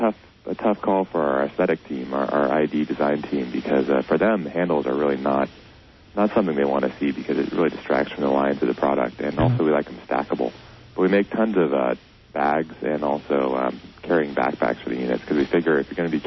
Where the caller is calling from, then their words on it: Los Angeles, California, United States; We're based out of Taiwan, and Shuttle US is based out of LA here, where I'm calling from.